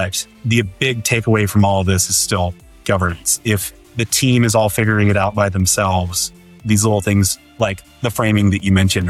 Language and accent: English; Dallas, Texas, United States; I live here in Dallas with my family, which is my hometown. So my fun, boring fact is that I'm not a transplant here, but like so many others. I actually grew up here.